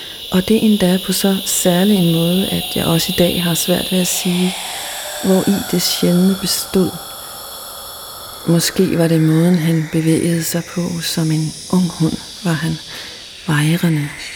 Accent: Nuuk, Greenland; now in Denmark; mens jeg stadig gik på skole i Danmark en af de vintre, hvor jeg var hjemme i Nuuk på juleferie.

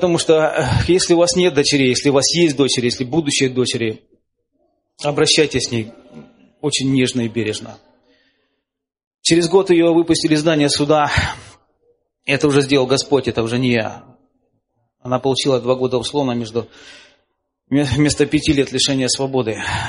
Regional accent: Dnipro, Dnipropetrovsk Oblast, Ukraine; Я из Днепропетровска.

